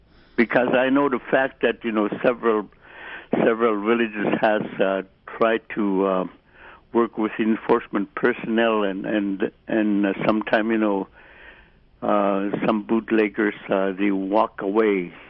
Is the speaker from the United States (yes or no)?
yes; Russian Mission, Alaska, United States; now in Bethel, United States; I'm originally from Russian Mission, but I live in Bethel for the last 20 years plus years